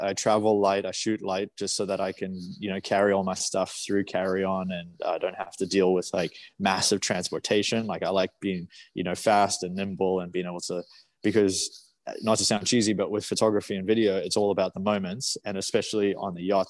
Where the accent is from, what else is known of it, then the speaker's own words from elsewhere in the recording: Canada; I'm from Canada, but I don't live there.